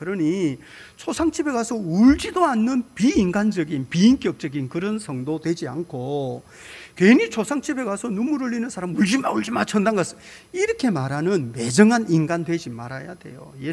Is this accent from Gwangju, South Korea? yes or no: no; Busan, South Korea; now in Jeonju, South Korea; 제가 부산 사나이가 어떻게 전주 아가씨를 만나가지고 연애를 하는데